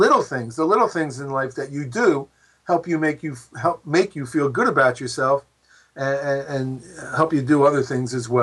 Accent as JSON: {"language": "English", "town": "Philadelphia", "region": "Pennsylvania", "country": "United States", "tie": "born or raised there", "said": "Like, I grew up in Philadelphia, and every year whenever there was a threat of a strike"}